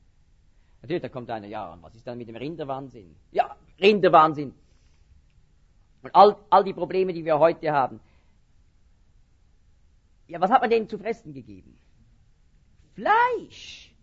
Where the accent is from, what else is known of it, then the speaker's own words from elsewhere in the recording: Switzerland; Das ist ein Tier, so sieht so ähnlich aus wie ein Murmeltier bei uns in der Schweiz.